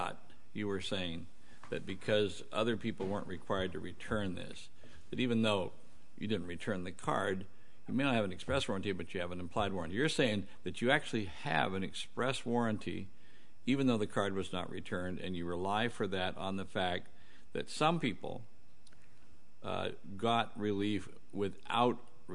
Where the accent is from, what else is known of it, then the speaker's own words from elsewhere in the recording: California, United States; And, I am too. In California, we look to an underlying violation somewhere